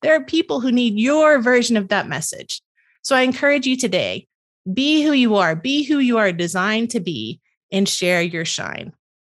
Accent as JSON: {"language": "English", "region": "the South", "country": "United States", "accent": "Southern", "said": "I mean, my Southern accent comes out occasionally."}